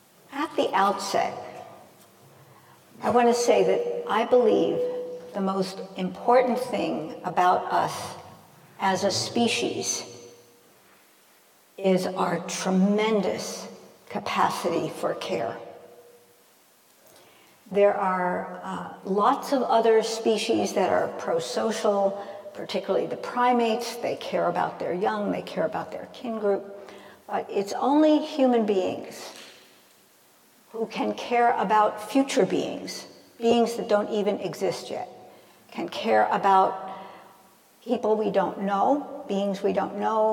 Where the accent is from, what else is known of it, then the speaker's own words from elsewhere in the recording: New York City, New York, United States; And it sort of starts in high school in New York. I grew up in the Bronx.